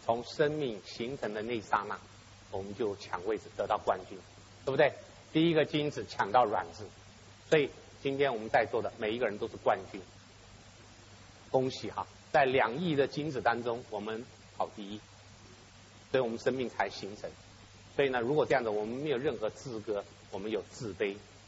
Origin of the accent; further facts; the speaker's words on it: Taiwan; 我在台湾长大之后，我就发现台湾有的时候有这种观念